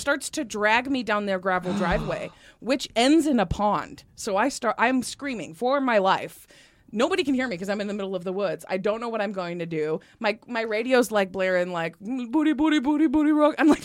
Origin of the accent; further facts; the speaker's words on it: Nevada, United States; I'm a desert rat. I grew up in Nevada, so I have an aversion to bugs of all kinds.